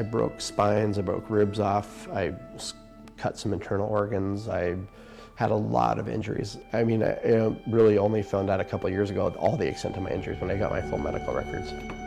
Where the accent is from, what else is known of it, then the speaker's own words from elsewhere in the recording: Palmer, Alaska, United States; I grew up here in Palmer, Alaska.